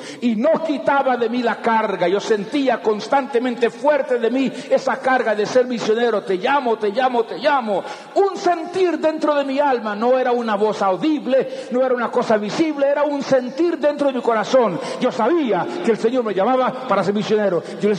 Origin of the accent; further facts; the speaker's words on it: Puerto Rico; born there; also born or lived in Central America; Yo nací en Puerto Rico de padres misioneros. De ahí aprendí el español, después en Centroamérica lo seguí y toda mi vida pues he estado en Latinoamérica, pero ese es mi trasfondo.